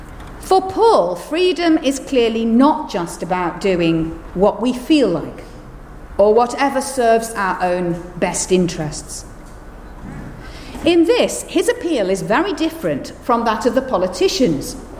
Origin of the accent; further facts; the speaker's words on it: United Kingdom; In my home country of the UK